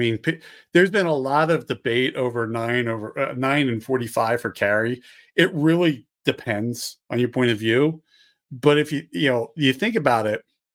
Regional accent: Philadelphia, Pennsylvania, United States; now in Montana, United States; I grew up just outside of Philly. And it was so funny when I moved to Montana, and this is where I got my first concealed carry permit.

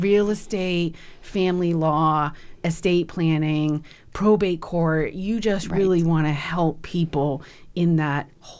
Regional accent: New Bedford, Massachusetts, United States; born there; I was born in New Bedford.

